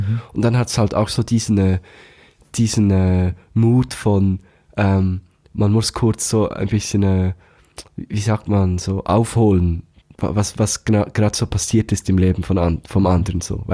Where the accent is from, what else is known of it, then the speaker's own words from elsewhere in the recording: Thun, Bern, Switzerland; eine alternative Rockband aus meiner Heimatstadt, aus Thun.